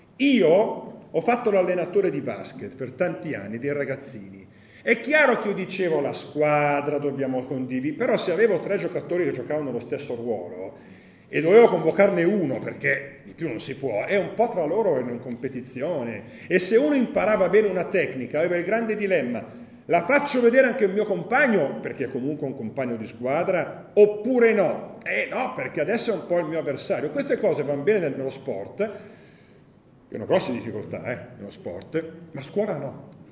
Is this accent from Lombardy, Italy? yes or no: yes; Lombardy, Italy; essendo brianzolo uso quello della Star, che è lì ad Agrate Brianza, vabbè, insomma, andiamo un po' sul territorio